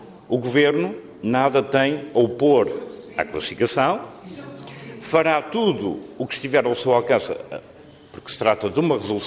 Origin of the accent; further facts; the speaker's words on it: Terceira, Azores, Portugal; eu sou terceirense, conheço muito bem isso.